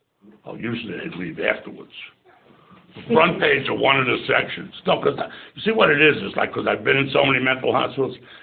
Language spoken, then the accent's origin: English; Queens, New York, United States; now in Florida, United States; We're from Queens in New York, and we got in there.